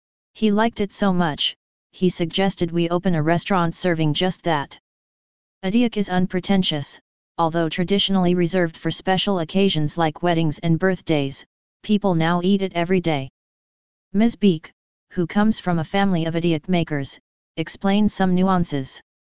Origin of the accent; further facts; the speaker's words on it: Sierra Leone; It's also very popular in neighboring Ghana and my home country Sierra Leone